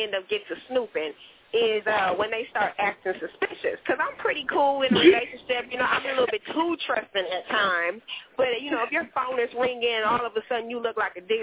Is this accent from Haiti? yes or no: yes; Haiti; I'm like a Jamaican, but I'm Haitian.